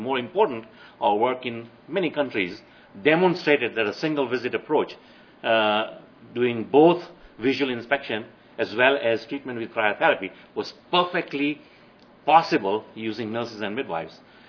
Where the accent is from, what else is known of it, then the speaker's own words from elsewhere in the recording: Kenya; And I come from Kenya, and clearly there's a big problem of brain drain.